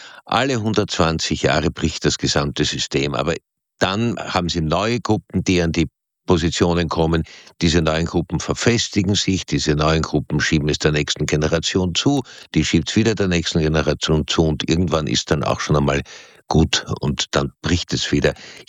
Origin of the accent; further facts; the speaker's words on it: Austria; es ist ja lustig, dass ich als Österreicher dann zur Schweiz sage, in einer größeren Einheit